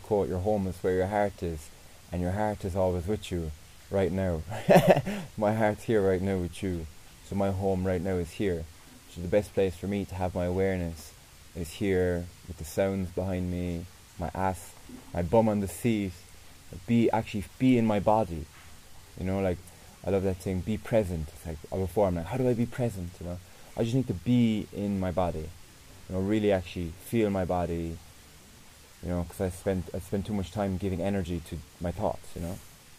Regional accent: Coachford, Munster, Ireland; Coachford. Yeah, little village, man.

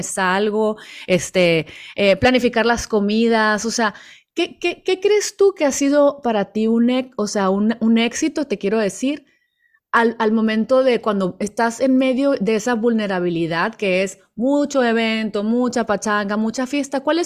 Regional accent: Mexico; pero yo, pues como mexicana, pues sabemos que ahí vienen las posadas

